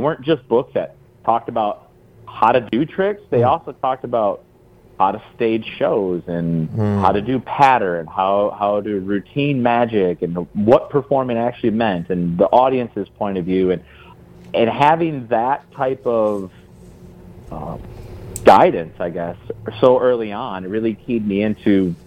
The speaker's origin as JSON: {"language": "English", "region": "Midwest", "country": "United States", "tie": "born or raised there", "lives_now": "Pleasant Prairie, United States", "said": "Like I live in Pleasant Prairie, Wisconsin. I'm from the Midwest, born and raised, and that's the same person I am on stage as I am off stage."}